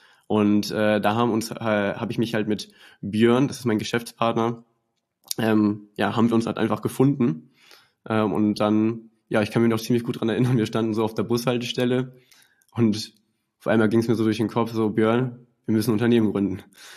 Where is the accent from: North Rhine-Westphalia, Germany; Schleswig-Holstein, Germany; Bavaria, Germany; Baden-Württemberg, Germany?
Schleswig-Holstein, Germany; Ich komme aus Schleswig-Holstein.